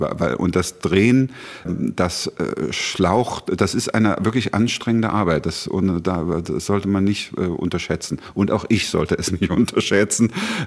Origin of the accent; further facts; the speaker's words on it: Pirna, Saxony, Germany; now in Potsdam, Germany; Ich bin zu Hause in Potsdam, das muss man schon sagen. Klar, ich habe natürlich meine Kindheit in Pirna verbracht und ich bin da gebürtig und habe immer eine enge Beziehung dahin und ich habe auch noch Verwandte da.